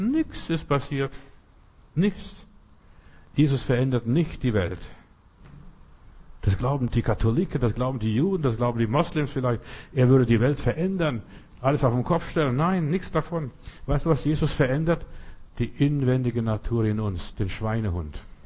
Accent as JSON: {"language": "German", "town": "Klaipėda", "region": "Klaipėda County", "country": "Lithuania", "tie": "born or raised there", "also_born_or_lived": "East Prussia", "said": "das ist so wie bei uns in Ostpreußen, in Memel, so wo Kreuzotterzuchtgebiet war."}